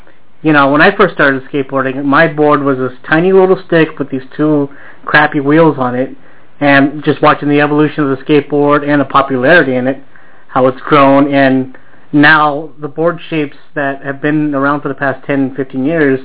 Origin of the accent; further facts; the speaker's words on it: Rialto, California, United States; Growing up in Rialto, I know both you and I had it rough.